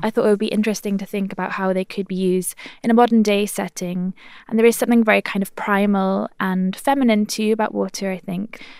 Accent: Wales, United Kingdom; first language Welsh; English is a second language; And I'm also a Welsh speaker. So for me, having the language that I grew up with reflected in the rhythms and stuff was also really important.

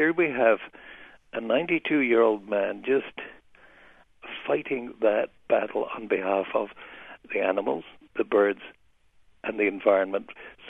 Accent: Scotland, United Kingdom; He was a kilt-wearing man, and I'm also a Scot, so I know what I'm talking about when I say he wore his kilt dangerously.

